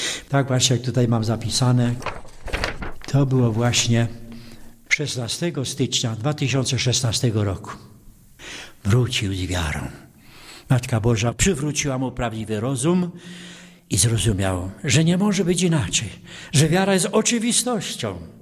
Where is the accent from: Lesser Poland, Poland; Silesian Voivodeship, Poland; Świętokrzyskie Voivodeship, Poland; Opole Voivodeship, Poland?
Silesian Voivodeship, Poland; To był poniedziałek krwawy mojej wiosce tu pod Częstochową.